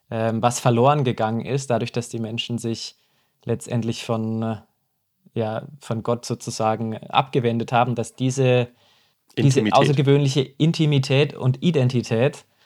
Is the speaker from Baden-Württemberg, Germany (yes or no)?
yes; Baden-Württemberg, Germany; Oder ich bin im Schwarzwald aufgewachsen oder am Tor des Schwarzwalds, bin an einem Fluss aufgewachsen.